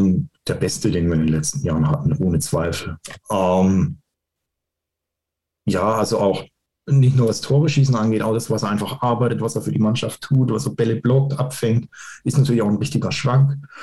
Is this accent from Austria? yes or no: no; Karlsruhe, Baden-Württemberg, Germany; Ich bin Karlsruher und mein Papa hat mich mit ins Stadion genommen.